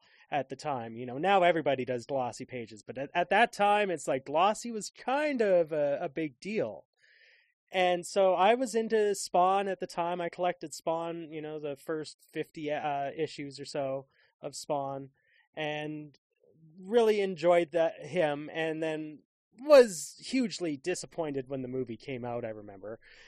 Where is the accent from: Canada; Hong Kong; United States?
Canada; Edmonton, Alberta; some of the things that are from my hometown of Edmonton, Alberta, Canada